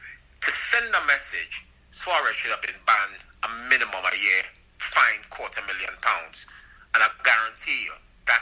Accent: Trinidad & Tobago; You know, geez, I'm Trinidadian, man. We just like to chill. We just like to relax.

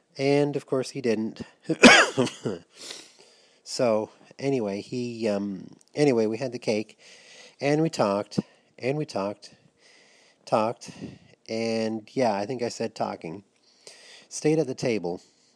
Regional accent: Niagara-on-the-Lake, Ontario, Canada; where I am from Niagara-on-the-Lake

